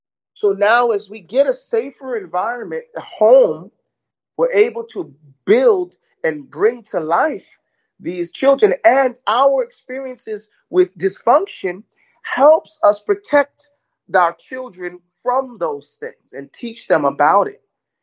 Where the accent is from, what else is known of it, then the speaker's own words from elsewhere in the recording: United States; I'm born and raised in America, just like you, right?